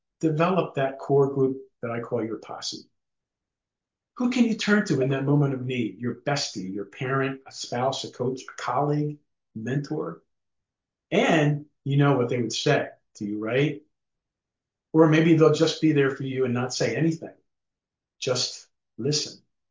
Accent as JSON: {"language": "English", "country": "Ireland", "said": "I'm so thankful I'm Irish because we know how to laugh at anything, even ourselves."}